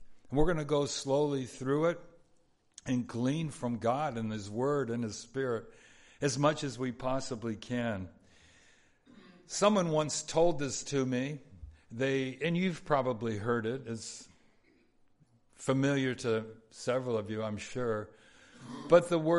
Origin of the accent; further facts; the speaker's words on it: California, United States; Sometimes I love the ocean, love to go down to the ocean, growing up in Southern California